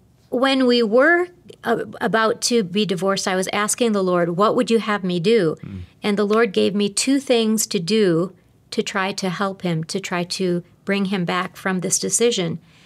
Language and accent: English; Wisconsin, United States; when I would go back to Wisconsin, my hometown, would go and visit my family.